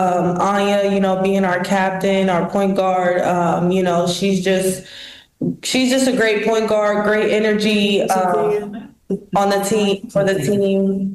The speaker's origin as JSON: {"language": "English", "town": "Columbus", "region": "Ohio", "country": "United States", "said": "I'm from Columbus, Ohio."}